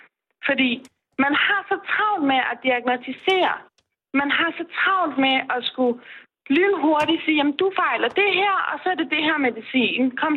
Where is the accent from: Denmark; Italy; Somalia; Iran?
Iran; Danish is a second language; jeg kommer jo fra Mellemøsten, jeg er iraner